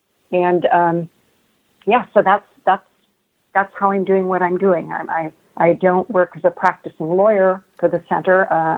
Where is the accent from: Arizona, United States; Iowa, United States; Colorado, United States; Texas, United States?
Iowa, United States; Well, as I mentioned before, I grew up in Iowa. So I grew up in a state that I learned every year in school once had vast prairies and once had bison and grizzly bears and wolves.